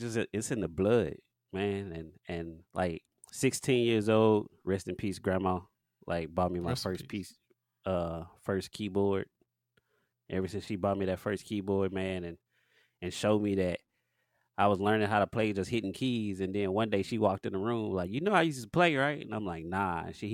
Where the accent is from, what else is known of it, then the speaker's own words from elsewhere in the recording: Houston, Texas, United States; I'm from H-Town. So I'm from my hometown, born and raised. H-Town right here.